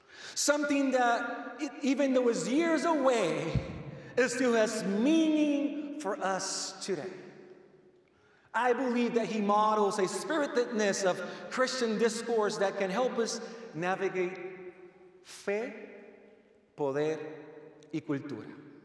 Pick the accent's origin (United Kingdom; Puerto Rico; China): Puerto Rico; English is a second language; now in United States; I was born and raised in Puerto Rico